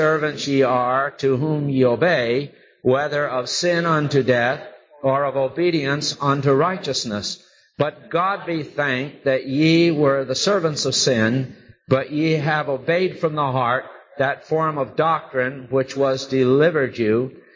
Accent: New England, United States; I was raised in New England, and a couple things you learn is ladies never swear.

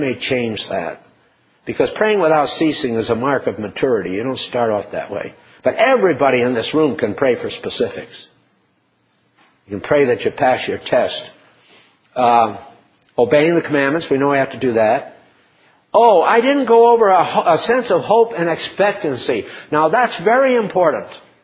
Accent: United States; I am guilty of slander and gossip and exercising my prerogative to talk as an American.

